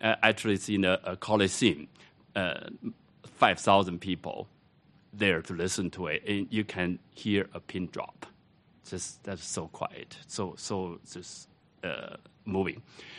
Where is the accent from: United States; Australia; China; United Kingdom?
China; English is a second language; And growing up in China, I played the Chinese instrument, erhu.